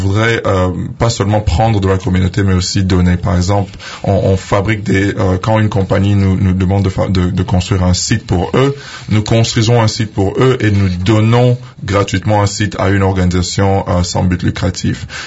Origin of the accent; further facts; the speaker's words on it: Kinshasa, DR Congo; also born or lived in Bukavu / United States; je suis d'ici. Bien que j'ai passé presque 10 ans aux États-Unis, j'ai évolué ici à Kinshasa. Je suis né dans l'Est vers les Mera et Bukavu. Je suis venu ici à Kinshasa vers le milieu des années 90.